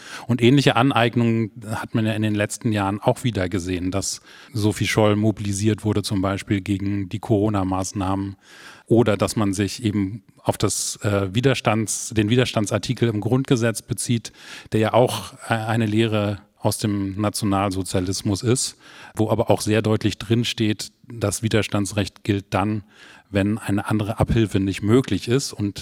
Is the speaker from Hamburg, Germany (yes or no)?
yes; Hamburg, Germany; das ist das Foto aus meiner Heimatstadt Hamburg